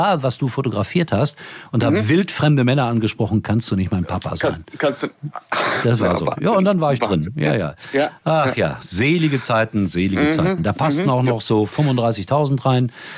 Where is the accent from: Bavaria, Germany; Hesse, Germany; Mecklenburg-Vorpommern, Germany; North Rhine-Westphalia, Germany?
North Rhine-Westphalia, Germany; ich bin da unmittelbar an der Glückaufkampfbahn groß geworden.